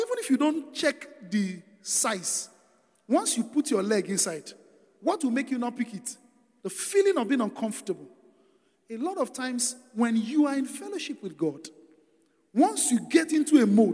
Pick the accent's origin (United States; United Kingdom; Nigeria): Nigeria; Delta; So, I mean, I'm from Delta State. My wife from Ogun State.